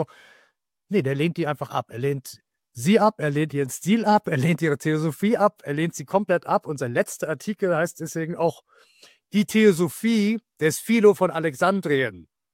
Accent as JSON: {"language": "German", "town": "Meiningen", "region": "Thuringia", "country": "Germany", "said": "Denn wir teilen dieselbe Heimatstadt. Ich komme tatsächlich auch aus Meiningen, so wie Karl Kiesewetter."}